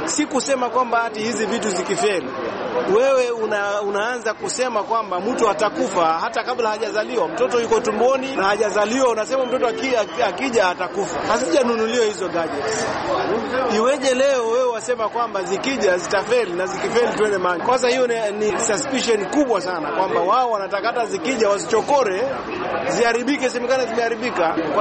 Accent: Kenya; Mimi kama Mkenya

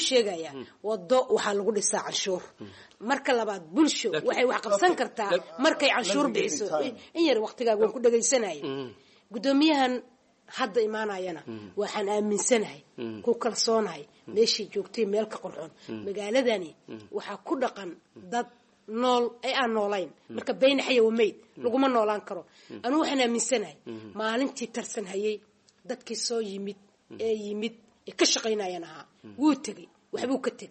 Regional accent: Mogadishu, Banaadir, Somalia; waxaan ku dhashay magaalada Muqdisho

